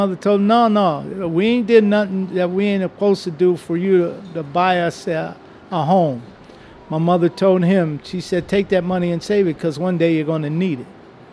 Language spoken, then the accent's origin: English; Pottsville, Pennsylvania, United States; Yeah, that's my hometown.